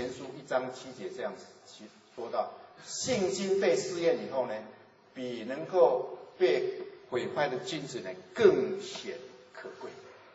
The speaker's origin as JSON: {"language": "Chinese", "country": "Taiwan", "said": "我从台湾来的，我曾经爬过台湾最高的山玉山"}